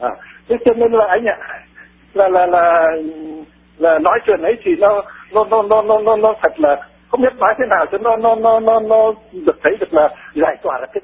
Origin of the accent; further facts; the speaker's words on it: Hà Tĩnh, Vietnam; Cho nên là quê tôi thì bây giờ ngày xưa Hà Tĩnh là một cái nơi mà gọi là ở đấy cũng gọi là địa linh nhân kiệt